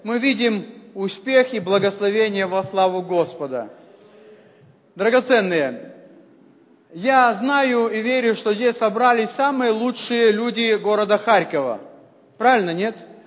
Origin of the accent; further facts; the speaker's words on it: Belarus; moved away as an adult; now in Russia; И я белорус, я жил в Белоруссии.